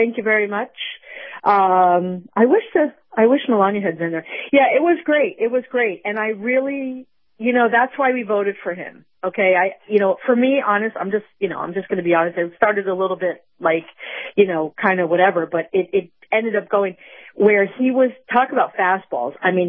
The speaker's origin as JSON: {"language": "English", "town": "Miami", "region": "Florida", "country": "United States", "said": "I'm from Miami."}